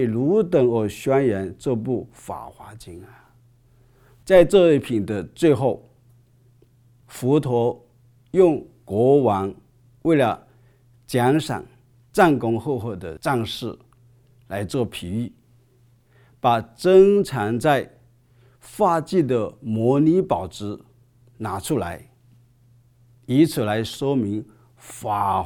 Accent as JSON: {"language": "Chinese", "country": "China", "said": "特别是我们作为中国人，现在用中文可以来看佛经"}